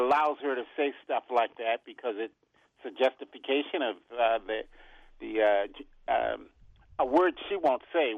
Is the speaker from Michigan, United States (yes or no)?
no; Upper Marlboro, Maryland, United States; from Upper Marlboro.